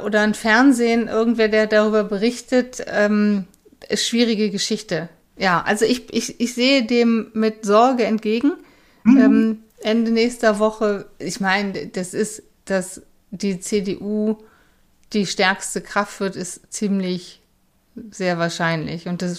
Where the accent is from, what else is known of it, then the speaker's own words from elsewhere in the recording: Geldern, North Rhine-Westphalia, Germany; moved away; Ich hatte in dem Wahlbüro meiner Heimatstadt angerufen. Also man muss immer da, wenn man ausgewandert ist, da wählen und da die Unterlagen beantragen, wo man als letztes gemeldet war. Und das ist die Stadt Geldern